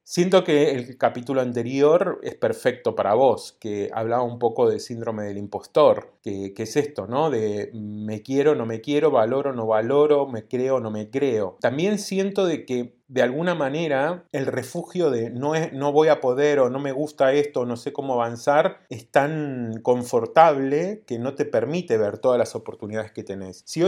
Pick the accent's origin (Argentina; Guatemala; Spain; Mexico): Argentina; San Justo, Buenos Aires Province; moved away as an adult; now in Montevideo, Uruguay; tengo 34 años, soy chef, pastelera de profesión y corazón, ya hace 11 años. Crecí y viví en San Justo, zona oeste, Buenos Aires, hasta los 30 años, pero luego me vine a vivir a Uruguay, Montevideo, Positos.